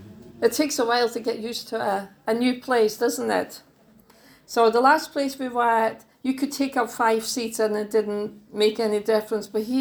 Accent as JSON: {"language": "English", "country": "Denmark", "said": "of course I'm from Denmark, so it's a different education system"}